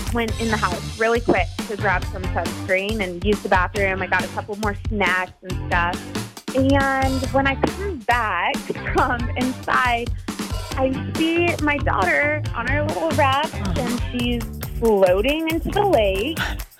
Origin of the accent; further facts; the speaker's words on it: Sun Prairie, Wisconsin, United States; I'm from Sun Prairie